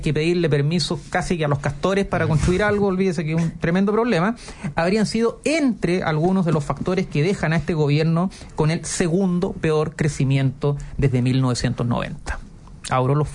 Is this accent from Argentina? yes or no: no; Chile; Bueno, otros que están sufriendo somos todos los chilenos